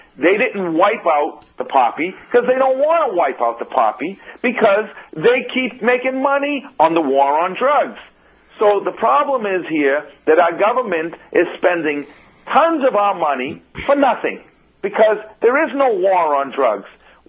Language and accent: English; Revere, Massachusetts, United States; look, I grew up in Revere, Massachusetts. I grew up in the drug days.